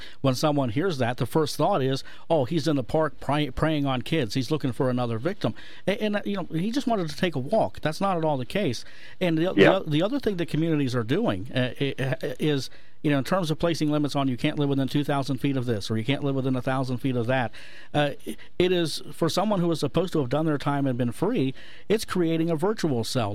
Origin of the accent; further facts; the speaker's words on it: Ohio, United States; I can give you an example right now in my home state of Ohio